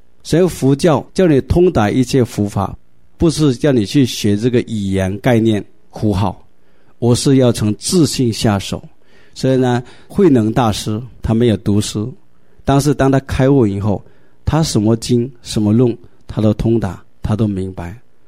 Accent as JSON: {"language": "Chinese", "country": "China", "said": "有两个朝代值得我们中国人骄傲的。"}